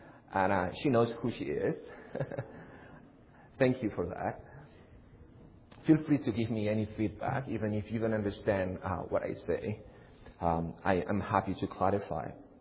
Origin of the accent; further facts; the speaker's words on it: Spain; that I am from Spain, because you will not tell by my accent that I am from another country.